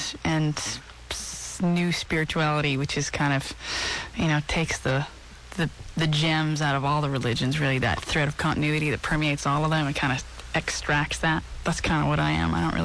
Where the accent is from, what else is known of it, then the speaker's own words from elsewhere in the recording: Ottawa, Ontario, Canada; I'm from Ottawa.